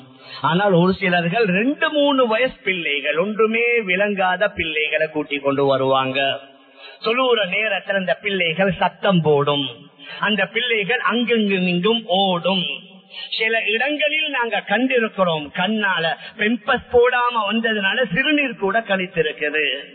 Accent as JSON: {"language": "Tamil", "country": "Sri Lanka", "said": "எங்கட ஸ்ரீலங்கன்ஸாக இருக்கலாம், நான் ஸ்ரீலங்கன்ஸாக இருக்கலாம்"}